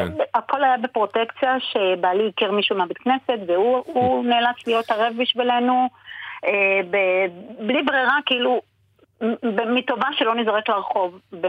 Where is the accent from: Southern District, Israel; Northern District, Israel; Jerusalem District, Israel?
Jerusalem District, Israel; Jerusalem; ונאלצנו לעבור לירושלים. עכשיו, שמחתי כעיקרון גם לעבור לירושלים, כי פה זה עיר מולדתי, וכל המשפחה שלי נמצאת פה.